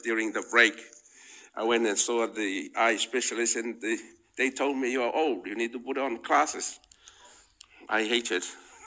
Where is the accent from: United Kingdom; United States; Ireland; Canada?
Ireland; You know, I grew up in Ireland